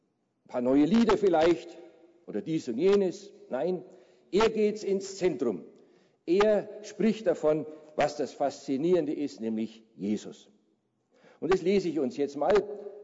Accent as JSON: {"language": "German", "town": "Nuremberg", "region": "Bavaria", "country": "Germany", "tie": "born or raised there", "said": "ungefähr so wie die Stadt Nürnberg, das ist meine Heimatstadt, da bin ich geboren."}